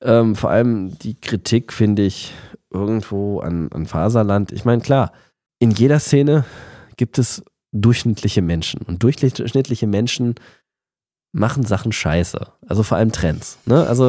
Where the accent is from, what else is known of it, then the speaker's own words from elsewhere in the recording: Düsseldorf, North Rhine-Westphalia, Germany; Also ich bin in der Nähe vom Düsseldorfer Flughafen aufgewachsen. Ich konnte zu Fuß nach Hause gehen.